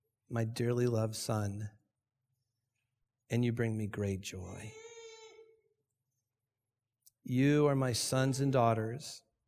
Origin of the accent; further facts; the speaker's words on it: Santa Ana, California, United States; I grew up here in Santa Ana.